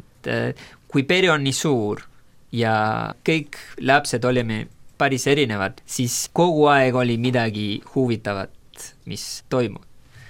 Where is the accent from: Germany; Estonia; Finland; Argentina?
Argentina; Mendoza; kui tulime tagasi Buenos Airesest Mendozasse koolida